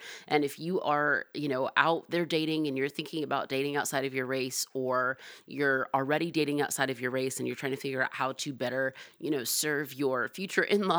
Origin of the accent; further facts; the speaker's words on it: Atlanta, Georgia, United States; who I'm from Atlanta, I'm Black, and my husband's from St. Louis, he's also Black.